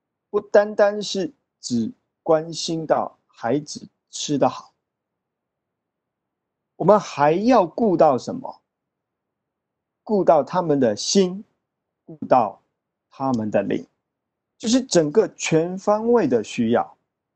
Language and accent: Chinese; China; 我们中国人的传统有这样的六个字